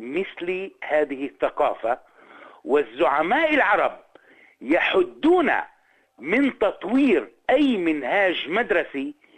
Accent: Palestine; وأنا أيضا لازلت فخورا كفلسطيني

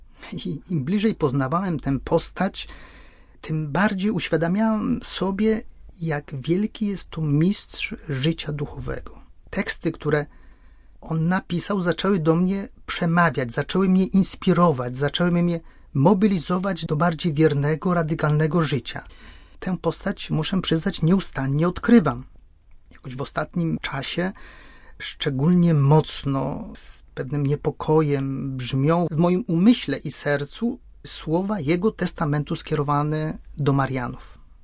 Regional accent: Lesser Poland, Poland; born there; urodziłem się niedaleko Podegrodzia

